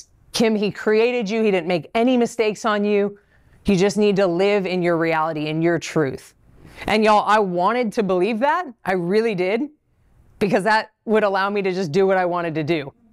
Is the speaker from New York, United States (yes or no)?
no; San Diego, California, United States; I'm from San Diego, so it's a very big topic in San Diego and in Colorado that it's totally fine.